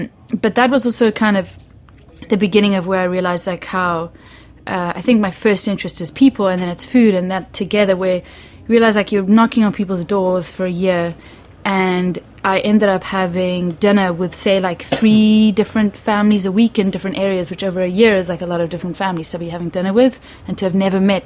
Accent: Cape Town, Western Cape, South Africa; I grew up in Cape Town. I grew up by the sea.

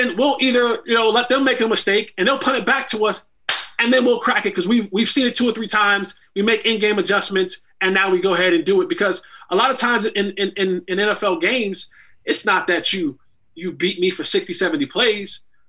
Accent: Roselle, New Jersey, United States; I'm middle of three boys, born and raised in Roselle, New Jersey.

